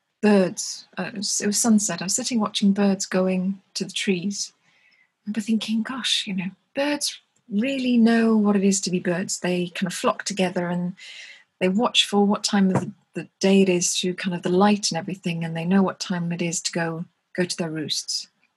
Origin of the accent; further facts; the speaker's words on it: Wales, United Kingdom; The way I'm a Welsh speaker, and we believe that the Welsh language was given to us by the land.